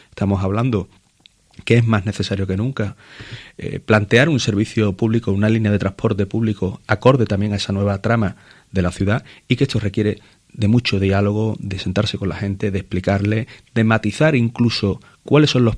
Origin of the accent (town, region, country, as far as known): Cádiz, Andalusia, Spain